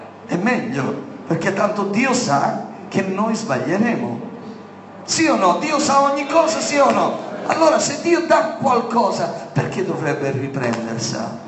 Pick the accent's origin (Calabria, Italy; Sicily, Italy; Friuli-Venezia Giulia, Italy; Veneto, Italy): Sicily, Italy; Vedete, io vengo dalla Sicilia, c'è la cultura del pizzo.